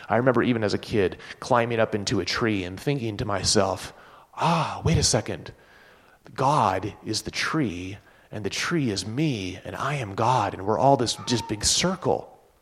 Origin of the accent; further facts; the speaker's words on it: California, United States; I come from Southern California. I made it out alive. And I moved here in 2001, but I lived in Southern California for a lot of years.